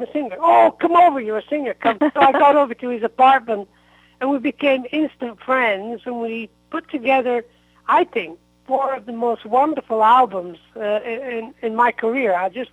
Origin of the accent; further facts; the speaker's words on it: North West England, United Kingdom; I'm from just the north of Manchester.